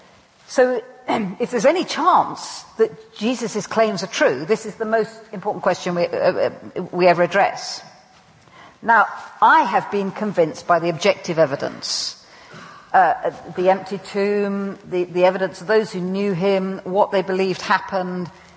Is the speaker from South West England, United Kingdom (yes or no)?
no; Cambridge, East of England, United Kingdom; next door to the family I was brought up in Cambridge.